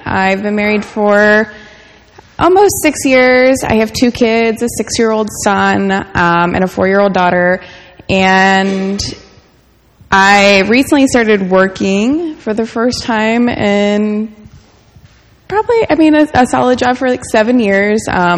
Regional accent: Illinois, United States; I was actually raised Presbyterian, baptized Presbyterian. I'm from Southern Illinois. We were part of a community out there.

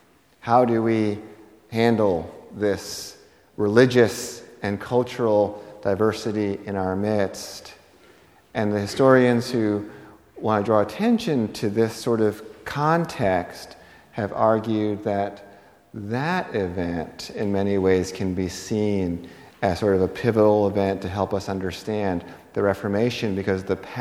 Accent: New York City, New York, United States; I grew up in New York City.

